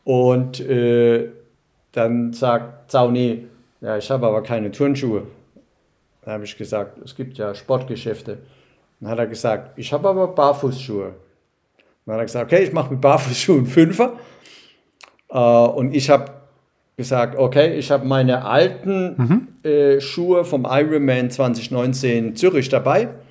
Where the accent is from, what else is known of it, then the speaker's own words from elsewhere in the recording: Germany; die haben uns so begrüßt, als 2 Deutsche sind bei Norweger.